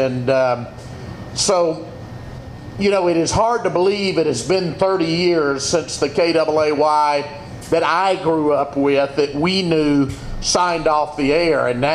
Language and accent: English; Arkadelphia, Arkansas, United States; began working in radio at age 13 in my hometown of Arkadelphia.